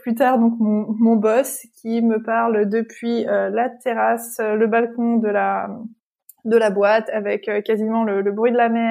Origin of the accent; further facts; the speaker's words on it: La Roche-sur-Yon, Pays de la Loire, France; moved away as an adult; Alors je viens de France donc et je viens de Vendée, une ville qui s'appelle La Roche-sur-Yon dans l'ouest.